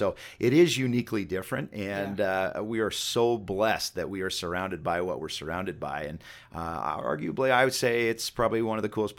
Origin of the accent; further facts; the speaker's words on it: Missoula, Montana, United States; So I born and raised in Missoula. Actually lucky enough to be a fourth generation Missoulian